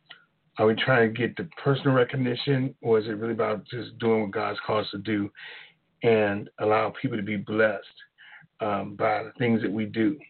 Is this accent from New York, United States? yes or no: no; Baltimore, Maryland, United States; I'm from Baltimore.